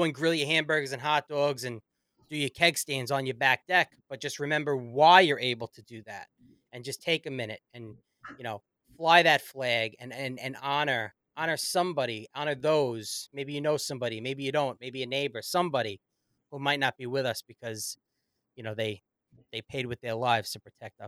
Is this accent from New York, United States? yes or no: yes; Long Island, New York, United States; I'm from Long Island, New York.